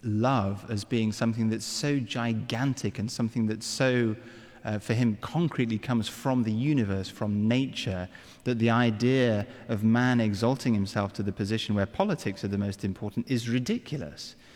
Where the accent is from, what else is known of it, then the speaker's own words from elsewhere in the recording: England, United Kingdom; as an Englishman, knowing Russia a little bit